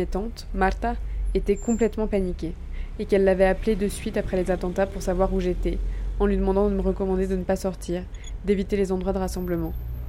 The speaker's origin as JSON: {"language": "French", "town": "Paris", "region": "Île-de-France", "country": "France", "said": "Toutes les personnes à qui je dis que je viens de Paris me demandent comment est l'ambiance en France"}